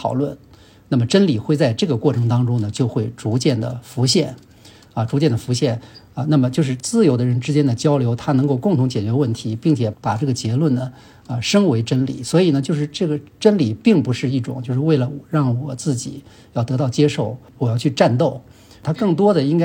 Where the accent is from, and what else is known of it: China